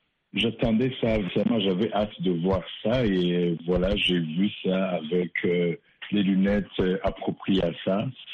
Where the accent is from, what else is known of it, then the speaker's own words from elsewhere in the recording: Burundi; Bon, dans mon pays d'origine, moi je suis d'origine burundaise.